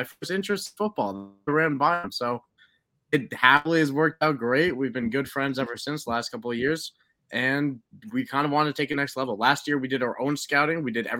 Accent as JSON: {"language": "English", "town": "Long Island", "region": "New York", "country": "United States", "said": "So I'm from Long Island, New York."}